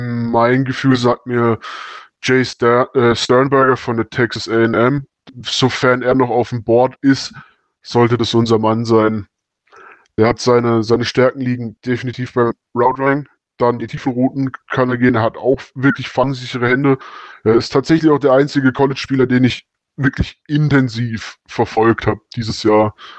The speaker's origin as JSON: {"language": "German", "town": "Karlsruhe", "region": "Baden-Württemberg", "country": "Germany", "said": "Also ich komme aus Karlsruhe und aus einem Ami-Viertel, also damaliges Ami-Viertel. Und da waren viele Amerikaner"}